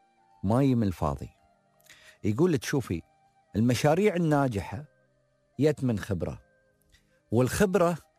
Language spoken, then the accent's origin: Arabic; Dubai, United Arab Emirates